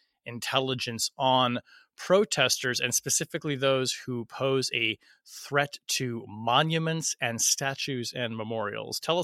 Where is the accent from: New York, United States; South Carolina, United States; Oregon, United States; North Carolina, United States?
Oregon, United States; Portland; Let us start with Portland, my hometown.